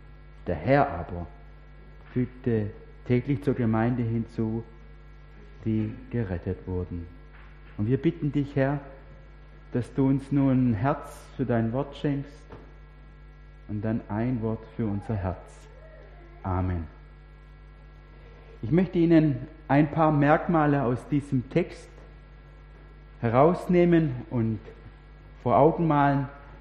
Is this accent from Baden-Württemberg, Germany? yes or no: yes; Unterweissach, Baden-Württemberg, Germany; Aber ich komme ursprünglich aus Unterweissach.